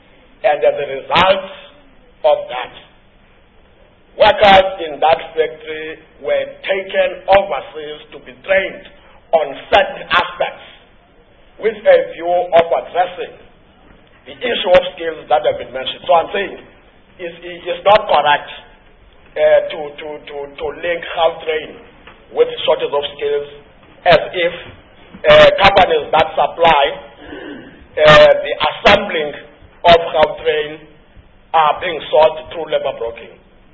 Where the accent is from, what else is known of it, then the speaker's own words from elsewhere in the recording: Nigel, Gauteng, South Africa; I'm from Gauteng, in Egu-Ruleni region. There's a town called Nigel.